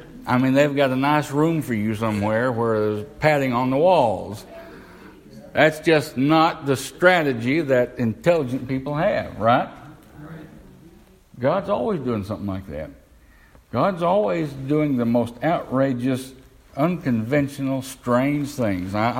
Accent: Tennessee, United States; now in Ohio, United States; Listen, I know what hills are. I came from East Tennessee. Hills, there ain't no hills up here.

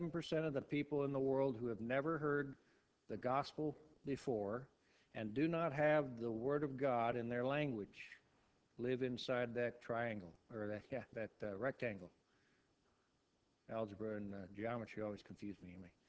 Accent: Midwest, United States; realize they speak different in New England than this Midwesterner does, but I hope you can understand my accent.

